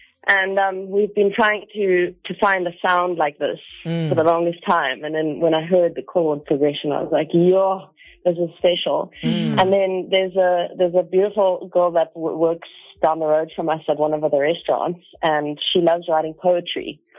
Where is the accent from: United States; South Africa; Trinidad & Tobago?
South Africa; Johannesburg, Gauteng; moved away as an adult; No, so I'm originally from Johannesburg, from Four Ways.